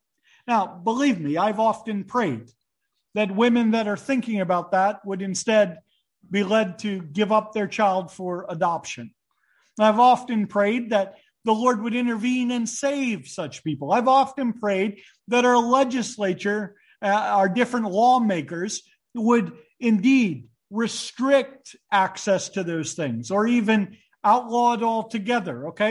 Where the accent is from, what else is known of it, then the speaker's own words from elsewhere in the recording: United States; since I'm American, I'll just go